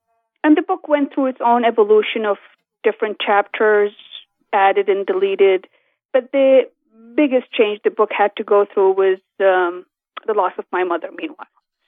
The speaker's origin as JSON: {"language": "English", "region": "Kurdistan Region", "country": "Iraq", "said": "I'm originally from Kurdistan of Iraq."}